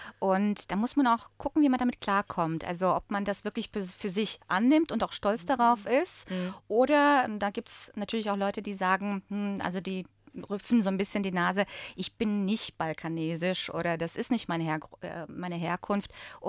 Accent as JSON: {"language": "German", "country": "Bosnia & Herzegovina", "accent": "Bosnian", "said": "ich spreche eigentlich viel mehr Bosnisch mit einem bosnischen Akzent. Und wenn ich damit mit dem Akzent durch Zagreb gehe, bin ich sofort als Bosnierin erkennbar."}